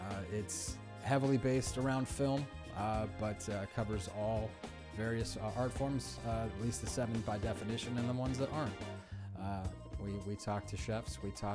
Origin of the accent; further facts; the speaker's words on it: California, United States; And I also did not live in that area. I grew up in California.